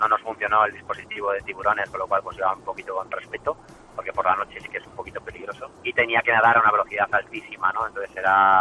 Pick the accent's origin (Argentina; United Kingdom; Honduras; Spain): Spain; Alicante, Valencian Community; viví muchos años en mi infancia en Alicante